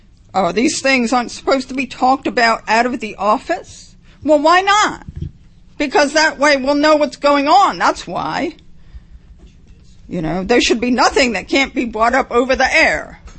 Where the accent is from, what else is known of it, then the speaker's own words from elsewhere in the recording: Baltimore, Maryland, United States; Okay, I'm from Baltimore